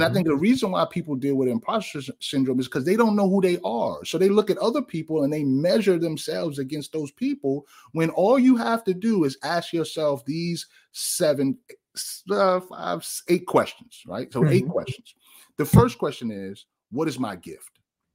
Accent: New York, United States; Now, I come from New York.

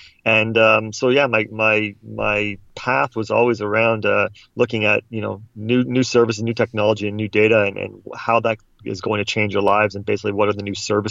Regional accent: Toronto, Ontario, Canada; I'm a Canadian, you might tell from my accent throughout the conversation. I grew up in Toronto

